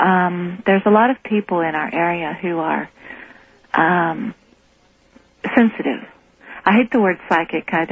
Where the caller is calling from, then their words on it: Oklahoma, United States; Oh, I'm sorry. … from Oklahoma.